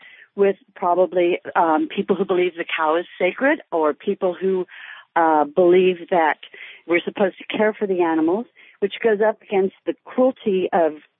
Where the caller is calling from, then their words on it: Harstine Island, Washington, United States; from Harstein Island. I'm outside of Shelton.